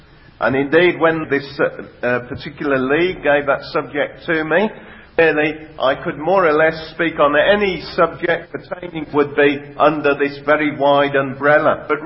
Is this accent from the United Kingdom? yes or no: yes; West Midlands, United Kingdom; probably picked up from my accent, I come from the West Midlands